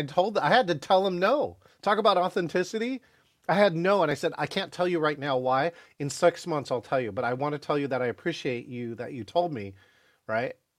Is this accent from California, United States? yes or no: yes; California, United States; I grew up in America and I speak perfect Californese.